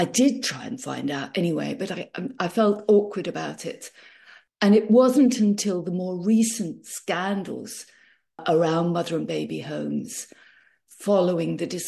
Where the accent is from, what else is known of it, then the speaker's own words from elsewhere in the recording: England, United Kingdom; I was brought up in England.